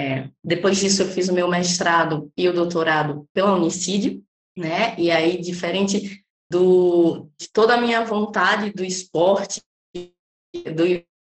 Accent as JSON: {"language": "Portuguese", "region": "Alagoas", "country": "Brazil", "said": "eu sou de Alagoas"}